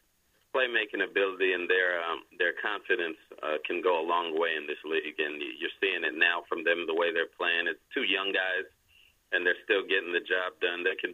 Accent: Los Angeles, California, United States; I know DeSean very well. We're both from Los Angeles area, so we keep in contact here and there.

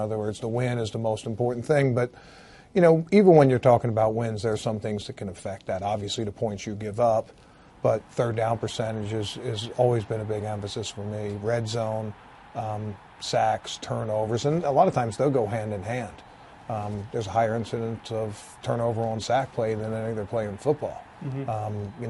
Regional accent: Baltimore, Maryland, United States; I grew up in Baltimore. I've worked in some blue-collar towns.

